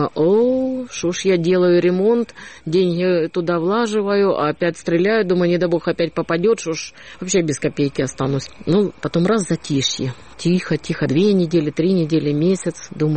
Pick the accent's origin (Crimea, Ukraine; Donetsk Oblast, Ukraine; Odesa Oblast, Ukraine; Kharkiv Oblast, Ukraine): Odesa Oblast, Ukraine; Odesa; а мы непонятно вообще, как вот одесситы, да.